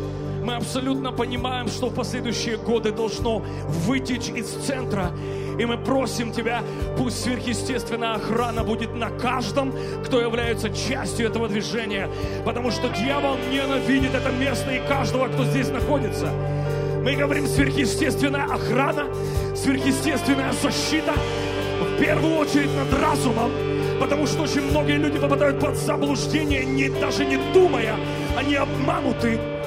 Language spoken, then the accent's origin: Russian; Ukraine; born there; Опять же, я родился на Украине, ты никуда не денешься, оно внутри.